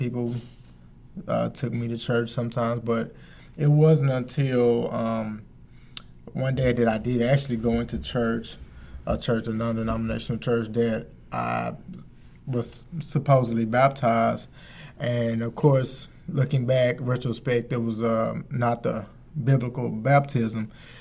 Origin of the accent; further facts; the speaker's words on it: Memphis, Tennessee, United States; moved away as an adult; I come from Memphis, Tennessee. I moved up here about 2.5 years ago, almost 3 years ago